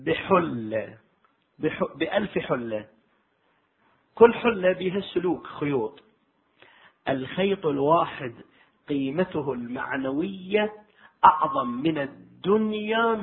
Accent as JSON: {"language": "Arabic", "town": "Al-Ahsa", "region": "Eastern Province", "country": "Saudi Arabia", "said": "لكن أقول كم واحد عندنا في الأحساء يستطيع أن يفتي؟"}